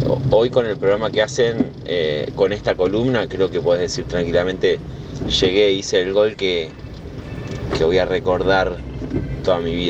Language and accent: Spanish; General Pico, La Pampa, Argentina; Yo soy de La Pampa, de General Pico.